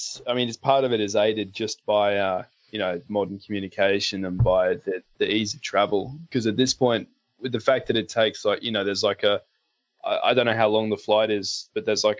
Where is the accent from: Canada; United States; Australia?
Australia; also born or lived in England; now in United Kingdom; I was born in England, then family moved out to Australia and we came back. I just came back with the accent, so I'm not a true blue fucking Aussie.